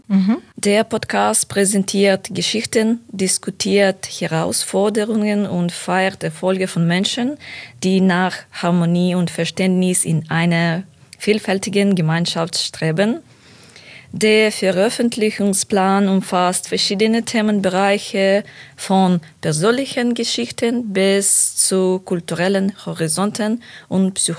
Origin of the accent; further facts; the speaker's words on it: Ukraine; German is a second language; moved away as an adult; now in Germany; ich komme aus der Ukraine und lebe seit 1,5 Jahren in Deutschland.